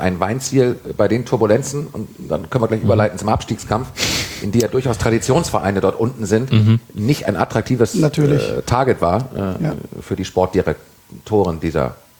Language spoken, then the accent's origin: German; Berlin, Germany; born there; Ich bin ja geborener Berliner